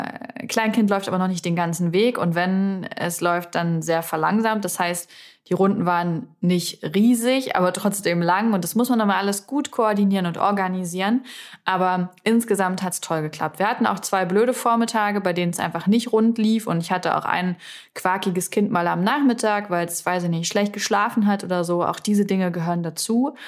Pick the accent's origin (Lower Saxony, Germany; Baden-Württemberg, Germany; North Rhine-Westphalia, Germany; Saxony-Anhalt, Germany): Saxony-Anhalt, Germany; Salzwedel; bis Salzwedel, also meine Heimatstadt, wo ja auch meine Mama zum Beispiel wohnt